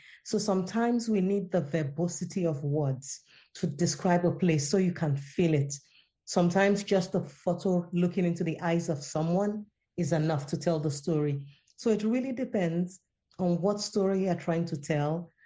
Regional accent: Lagos, Nigeria; English is a second language; now in Sweden; In Lagos. I grew up in Lagos.

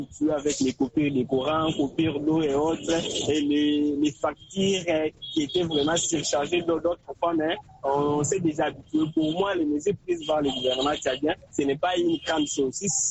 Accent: DR Congo

